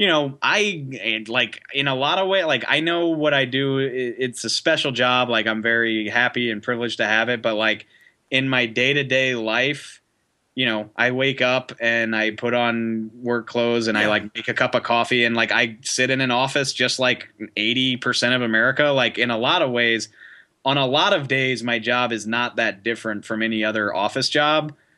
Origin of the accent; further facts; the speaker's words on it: New Orleans, Louisiana, United States; I mean, I'm from New Orleans. I grew up a Saints fan, and I've always known about the Cowboys.